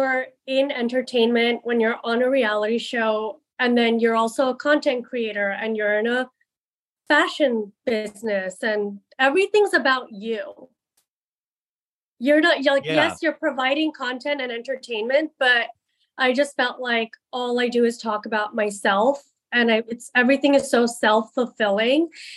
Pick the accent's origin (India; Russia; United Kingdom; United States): India; And so being Indian, I can say that's what I think it is because we're not what you necessarily see on TV.